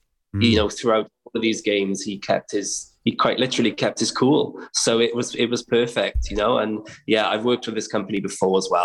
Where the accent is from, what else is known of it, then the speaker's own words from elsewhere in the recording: Wales, United Kingdom; So, if Wales couldn't win, I was, you know, was going to go for England, you know, proud Brit as well.